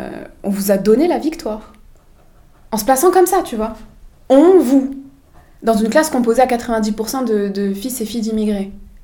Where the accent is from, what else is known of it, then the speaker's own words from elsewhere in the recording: France; born there; Je suis française, je suis née ici.